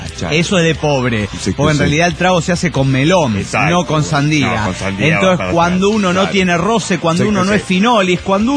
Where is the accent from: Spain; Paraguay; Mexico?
Mexico; Oaxaca; de Oaxaca, México.